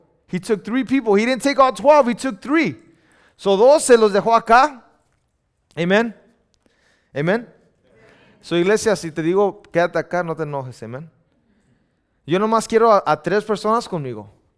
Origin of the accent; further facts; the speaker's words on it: Mexico; Somos mexicanos, muchos aquí, nos gusta el aceite, amen.